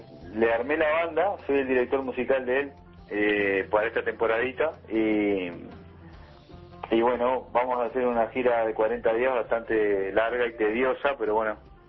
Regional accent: Carmelo, Colonia, Uruguay; Yo soy de Carmelo, con el departamento de Colonia.

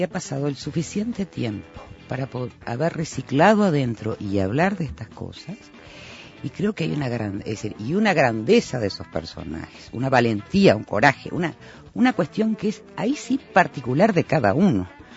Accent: Uruguay; soy uruguaya que me crié acá en la dictadura

